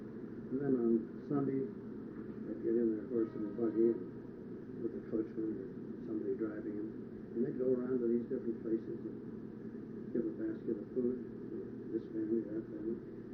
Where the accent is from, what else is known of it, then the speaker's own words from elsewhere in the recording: Pennsylvania, United States; born there; I was born on North Side, as I told you.